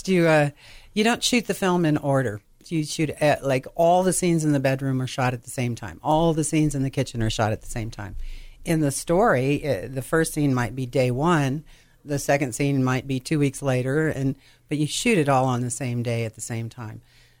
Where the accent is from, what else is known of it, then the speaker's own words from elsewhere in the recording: Peoria, Illinois, United States; now in California, US?; I'm originally from Peoria, Illinois.